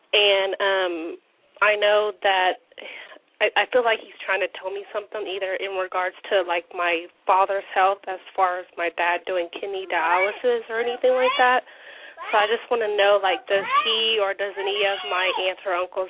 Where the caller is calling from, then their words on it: Texas, United States; Calling from Texas.